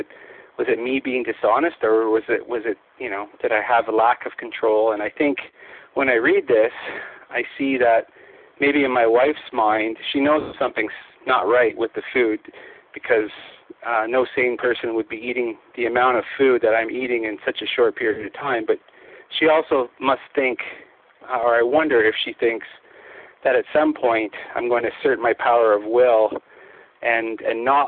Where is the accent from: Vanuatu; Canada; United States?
Canada; Ontario; I'm from Ontario, Canada.